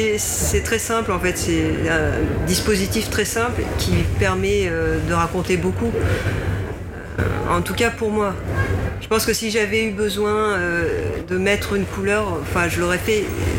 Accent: France; Que je suis française et puis que je suis pas si mal comme ça en fait

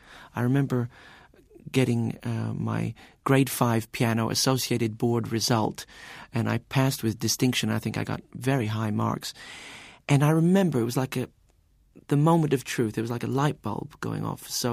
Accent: United States; I grew up in America in the 70s

